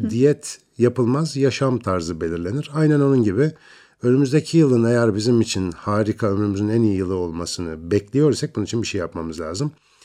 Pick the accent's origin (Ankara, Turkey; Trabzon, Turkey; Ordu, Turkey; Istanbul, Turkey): Ankara, Turkey; Eski Ankara Radyo binasında büyüdüğümü söyleyebilirim.